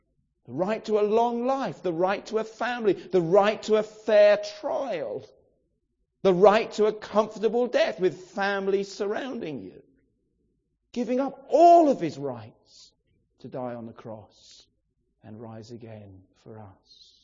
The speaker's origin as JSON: {"language": "English", "region": "England", "country": "United Kingdom", "said": "I know we're English and we're used to being a bit reserved and this, that and the other."}